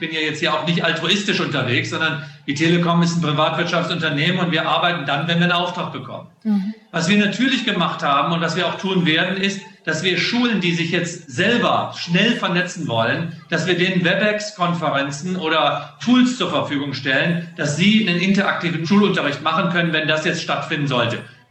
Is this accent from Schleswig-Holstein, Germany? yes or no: no; Solingen, North Rhine-Westphalia, Germany; Ich bin ja mit dem Herzen immer mit Solingen verbunden. Das ist meine Heimatstadt, da komme ich her. Und die Klingenstadt, auch die August-Dicke-Schule, habe ich beste Erinnerungen dran an meine Zeit